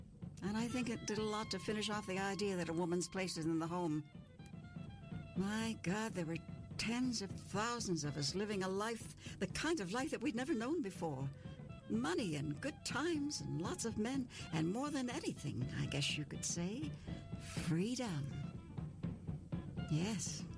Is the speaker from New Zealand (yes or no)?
no; Dauphin, Manitoba, Canada; In 1936, I came to Winnipeg from Dauphin, just out of high school.